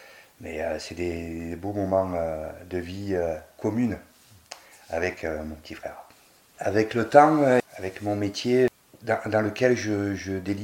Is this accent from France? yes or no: yes; Château-Arnoux, Provence-Alpes-Côte d'Azur, France; j'ai grandi et je vis dans la vallée. Je ne suis pas très loin, je suis né à Château-Arnoux, j'y vis, j'y travaille, j'y habite.